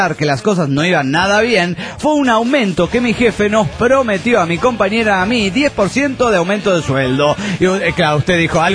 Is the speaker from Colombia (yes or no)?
no; Panama; de Panamá.